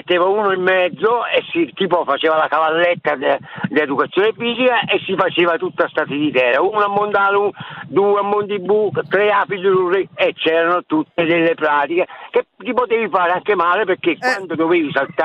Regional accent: Torre del Greco, Campania, Italy; Io sto chiamando la provincia Basso Piemonte, ma io sono partenopeo.

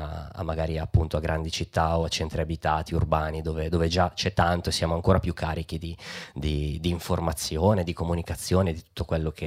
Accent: Legnano, Lombardy, Italy; Io sono cresciuto in provincia di Milano, io sono di Legnano, e essendo cresciuto lì

